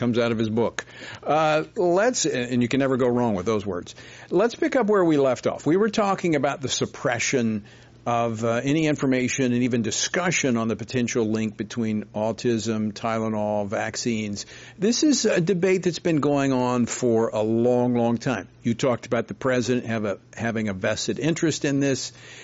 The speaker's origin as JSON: {"language": "English", "region": "Louisiana", "country": "United States", "said": "I mean, my home state of Louisiana, one of the strongest pro-life states"}